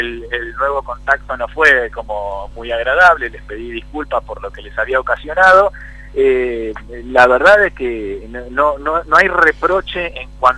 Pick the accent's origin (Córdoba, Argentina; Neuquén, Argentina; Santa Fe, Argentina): Santa Fe, Argentina; Tostado; Yo soy de Tostado, el norte de Santa Fe. Así que hablo como nosotros los santafesinos.